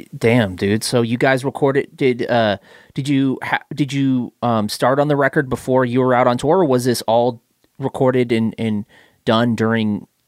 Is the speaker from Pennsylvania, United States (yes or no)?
no; Elizabeth City, North Carolina, United States; born there; Yeah, Elizabeth City.